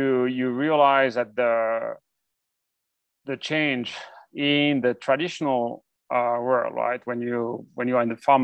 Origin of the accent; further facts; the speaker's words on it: France; France, my home country.